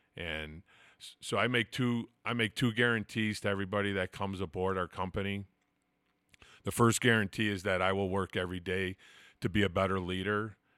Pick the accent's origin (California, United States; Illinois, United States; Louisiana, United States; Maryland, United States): Illinois, United States; Chicago; So we're originally from Chicago, and I grew up, my dad was a plumbing contractor